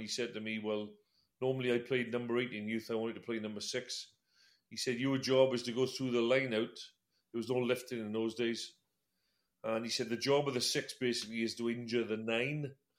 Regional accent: Wales, United Kingdom; when I was growing up in Wales, Brian, all it was rugby.

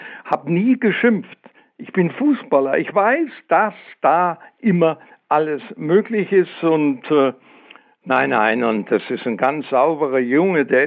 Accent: Munich, Bavaria, Germany; obwohl ich ja Münchner, als Münchner hierher gekommen bin und Bayern-Fan war.

